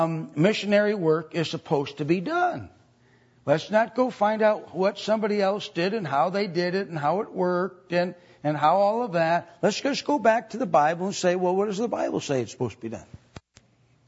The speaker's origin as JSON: {"language": "English", "town": "Delafield", "region": "Wisconsin", "country": "United States", "tie": "born or raised there", "said": "we were to come back to Wisconsin and start a church. I was hoping it would be my hometown of Delafield."}